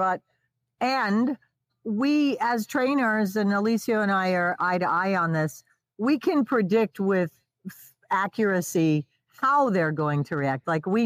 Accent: United States; I'm an American performer. So my heritage is 4 generations in the USA.

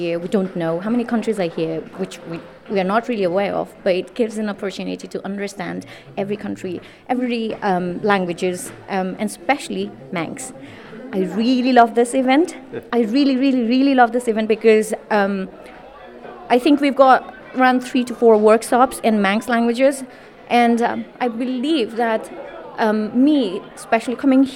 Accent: Nepal; first language Nepali; English is a second language; Me specifically, my mother tongue is Nepali itself.

